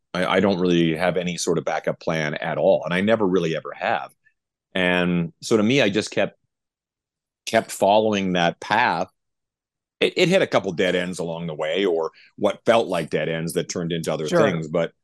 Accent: Canada; being Canadian, a lot of it's very familiar. I grew up in that kind of hang, you know what I mean? But not very coastal though, but we did have a lot of lakes.

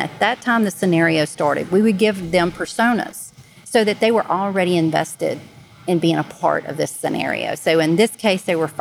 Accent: Louisiana, United States; I'm from Southeast Louisiana, was affected by Hurricane Katrina.

